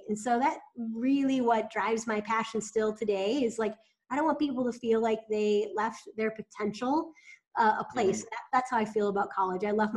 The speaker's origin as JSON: {"language": "English", "region": "Iowa", "country": "United States", "tie": "born or raised there", "said": "So I grew up in Iowa and I played a lot of sports."}